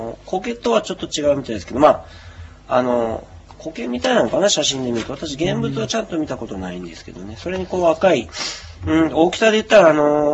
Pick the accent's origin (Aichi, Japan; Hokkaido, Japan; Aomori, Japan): Hokkaido, Japan; Samani; 自分の地元ですね、サマリ町の付近、静内とか浦川とか